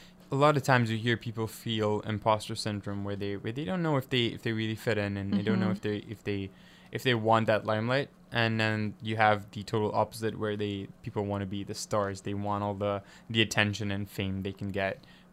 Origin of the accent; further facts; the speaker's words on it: Tanzania; Like, I'm from Tanzania. I grew up by the ocean. This is not where I'm supposed to be.